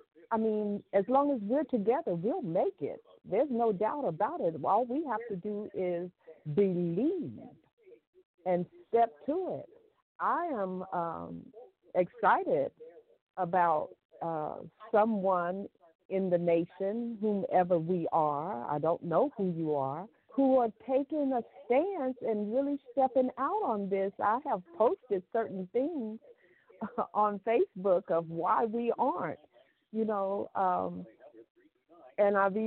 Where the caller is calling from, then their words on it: Phoenix, Arizona, United States; I'm from Phoenix, Arizona.